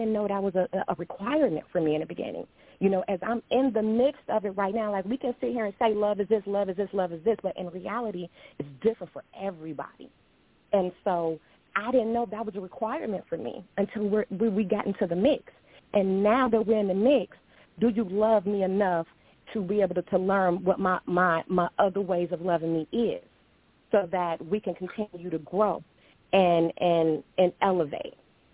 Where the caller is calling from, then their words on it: Atlanta, Georgia, United States; Peace and love. … I am calling from Atlanta, Georgia.